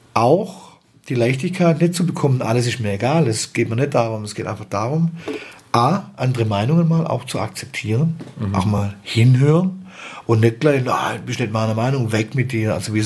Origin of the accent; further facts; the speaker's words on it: Baden-Württemberg, Germany; Kann ich schon schwierig als Schwabe sich das zu fragen